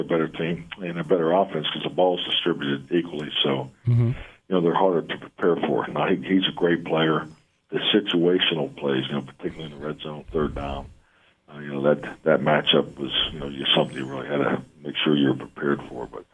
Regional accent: Pittsburgh, Pennsylvania, United States; I grew up in Pittsburgh, and you know, I never left Pittsburgh until I went to college.

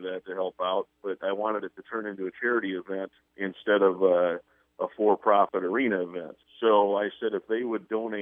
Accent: Sioux Falls, South Dakota, United States; I grew up in Sioux Falls. I went to the Boys Club when I was young.

